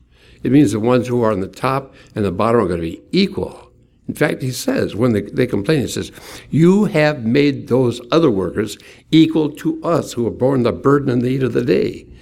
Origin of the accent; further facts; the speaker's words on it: Hinckley, Minnesota, United States; I grew up in Hinckley, Minnesota, where the men are men and pansies are flowers and the women are slightly above average.